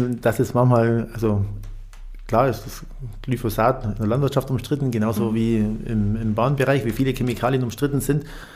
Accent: Weißenhorn, Bavaria, Germany; also born or lived in Ulm; Gebürtige Ulmer stimmt, ja, aber für die paar Tage, die man im Krankenhaus ist nach der Geburt, ansonsten bin ich Weißenhorner, also quasi schon Bayer, würde ich sagen, von Geburt an quasi.

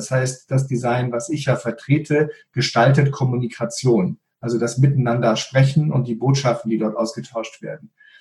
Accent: Paris, Île-de-France, France; now in Germany; Ich bin aufgewachsen in Paris, das betrachte ich auch bis heute als meine Heimat. In Deutschland habe ich mich dann mit 27 Jahren selbstständig gemacht

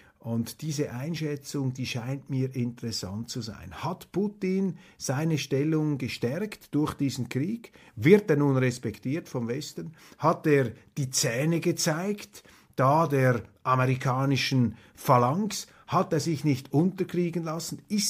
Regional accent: Zurich, Switzerland; Aber als Zürcher, meine Damen und Herren, muss ich natürlich aufpassen, was ich hier sage.

